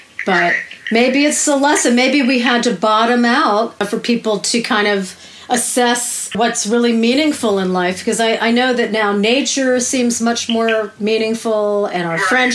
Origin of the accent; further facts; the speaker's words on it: Newark, New Jersey, United States; I grew up in Newark, New Jersey, and a lot of the kids in our building had parents that worked at the United Nations